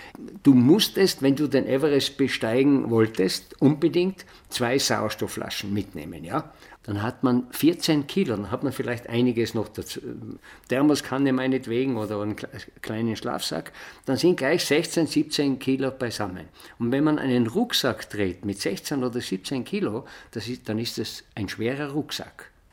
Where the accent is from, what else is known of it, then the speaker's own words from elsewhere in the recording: Tyrol, Austria; das ist auch schon hier im Zillertal gewesen, wo ich aufgewachsen bin